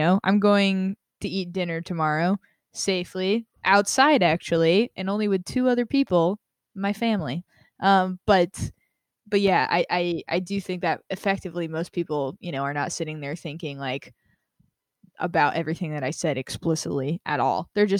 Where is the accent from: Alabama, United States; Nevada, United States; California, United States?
Nevada, United States; Las Vegas; Well, you grew up in Georgia, and I grew up in Las Vegas, which has the most epic New Year's celebrations ever outside of New York City.